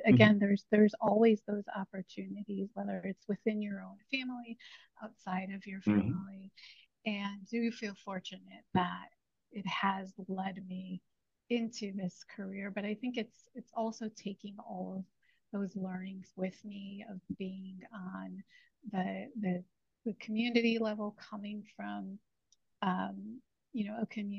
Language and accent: English; Chicago, Illinois, United States; Well, I am proud Chicagoan, born and raised. I grew up on the far southeast side of the city, which was primarily very industrial.